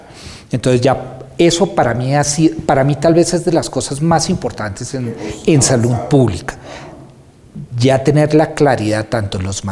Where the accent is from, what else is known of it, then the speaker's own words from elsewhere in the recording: Colombia; Yo no soy escandinavo, soy chipchombiano, soy colombiano